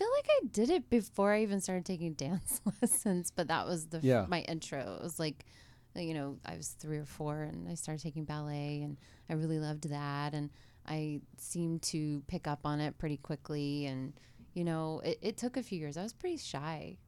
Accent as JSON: {"language": "English", "town": "Clemson", "region": "South Carolina", "country": "United States", "tie": "born or raised there", "also_born_or_lived": "Anderson / Greenville", "said": "Well, I guess I was born in Anderson, South Carolina. I grew up in Clemson and Greenville, South Carolina, because we were in Clemson, but like that's where the university is."}